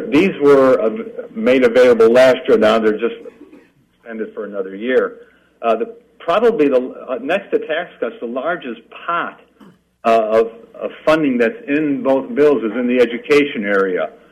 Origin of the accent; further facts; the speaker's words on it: Illinois, United States; I'm from Illinois, so I'm from at least close by.